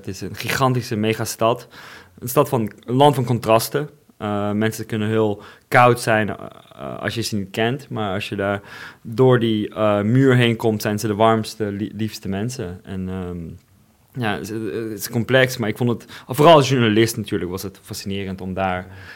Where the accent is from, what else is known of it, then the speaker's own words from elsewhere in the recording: Russia; Ik speel graag voetbal in Moskou. Dus het is niet meer de Rusland waar ik ben opgegroeid, waar ik lang leefde.